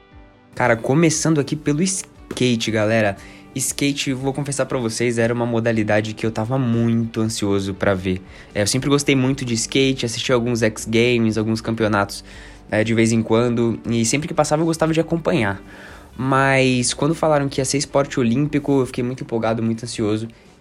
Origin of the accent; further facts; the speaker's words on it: Brazil; Então o que a gente pode fazer como bom brasileiro é reclamar, que é o que a gente faz de melhor